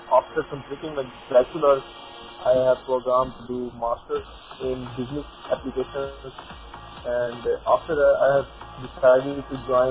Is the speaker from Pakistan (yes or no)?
yes; Pakistan; English is a second language; I'm from Pakistan, and I'm a wrestler, 19 years old